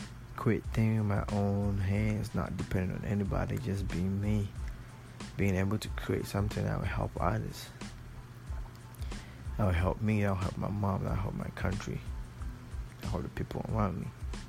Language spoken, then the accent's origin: English; Ghana; English is a second language; now in United States; I'm a male from Ghana, West Africa. I've been here for 2 years